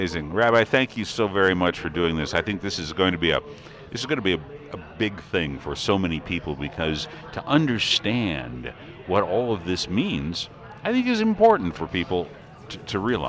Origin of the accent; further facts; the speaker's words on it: Illinois, United States; moved away; I opened this up by indicating when I moved to Iowa from Illinois years ago, it was very difficult to find anything that was kosher.